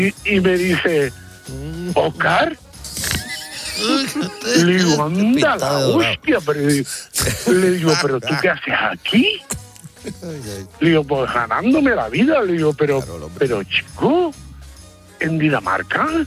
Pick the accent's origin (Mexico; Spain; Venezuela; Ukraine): Spain; Canary Islands; moved away as an adult; also born or lived in Tenerife / Denmark; yo soy de Canarias y nos fuimos para el sur de Tenerife y él se quedó en el norte.